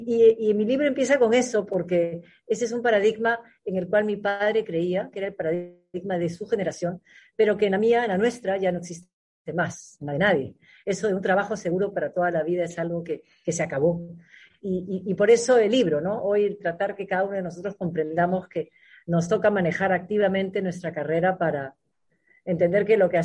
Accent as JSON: {"language": "Spanish", "country": "Peru", "tie": "born there", "said": "A ver, yo nací en Perú"}